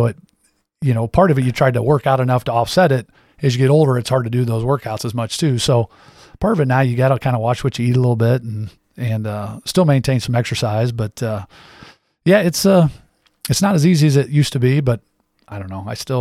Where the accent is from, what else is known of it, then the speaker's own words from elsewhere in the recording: Illinois, United States; And then I grew up in Central.